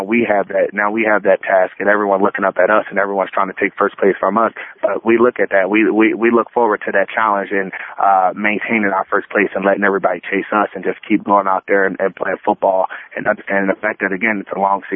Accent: Philadelphia, Pennsylvania, United States; I grew up in Philadelphia, and I'm in North Philadelphia, which is definitely not the safest to be raised

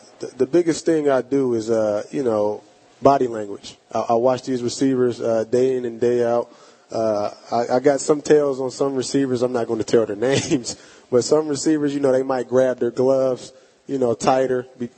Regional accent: Pittsburgh, Pennsylvania, United States; You know, I'm from Pittsburgh, so we used to go to Kennywood.

